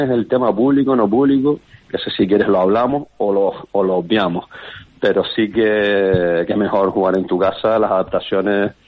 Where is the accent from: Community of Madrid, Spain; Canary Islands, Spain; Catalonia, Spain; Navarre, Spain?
Canary Islands, Spain; pues nosotros como canarios estamos acostumbrados a ese césped duro, a esa humedad